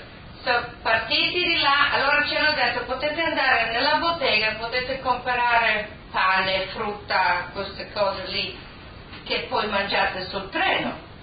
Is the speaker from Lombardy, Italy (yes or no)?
no; San Daniele, Friuli-Venezia Giulia, Italy; born there; Io sono nata a San Daniele l'8 luglio 1940.